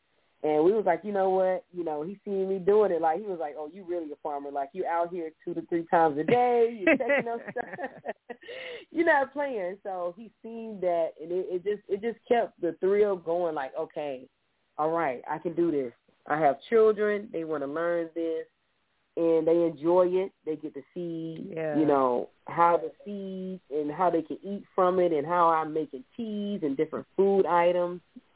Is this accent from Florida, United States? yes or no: no; Georgia, United States; My whole perspective, yes, like growing up in Georgia, yes.